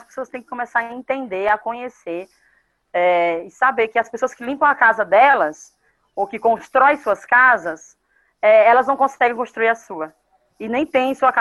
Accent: Northeast Region, Brazil; now in São Paulo, Brazil; Eu sou nordestina, moro aqui em São Paulo há 18 anos.

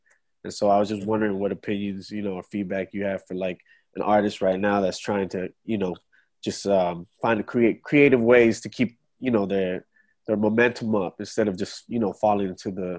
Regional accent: North Hollywood, California, United States; I'm from North Hollywood, sir.

